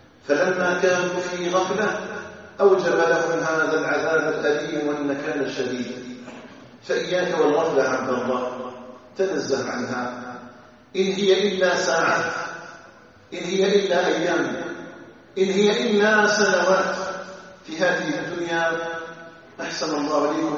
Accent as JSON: {"language": "Arabic", "country": "Algeria", "said": "بلدنا الجزائر"}